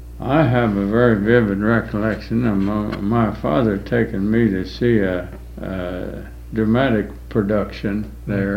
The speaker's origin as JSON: {"language": "English", "town": "Bridgeton", "country": "United States", "tie": "born or raised there", "said": "I grew up here in Bridgeton."}